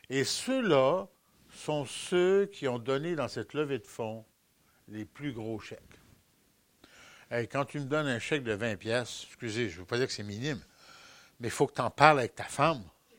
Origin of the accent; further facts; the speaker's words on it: France; born there; quand j'étais tout petit, vu que je suis né en France